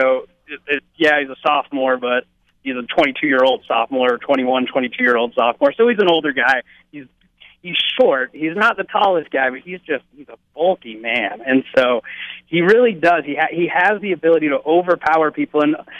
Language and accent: English; Salt Lake City, Utah, United States; I hail from Salt Lake originally. I did my undergrad at Utah, and then I've been covering the T-Birds for about 2 years now.